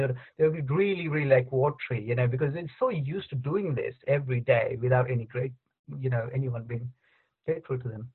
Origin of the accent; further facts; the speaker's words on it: India; moved away; I just mentioned, so I am from India